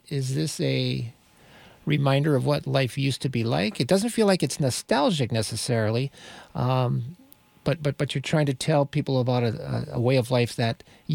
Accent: North Dakota, United States; So, Jim, I grew up in North Dakota, not on a farm, but I have many relatives who lived on a farm

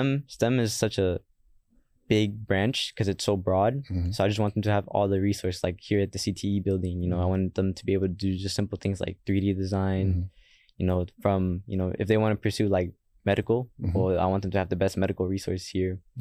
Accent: Alief, Texas, United States; Growing up in Alief, I was mostly inspired by my dad, just because, you know, he, where we grew up, it wasn't really a safe place, right?

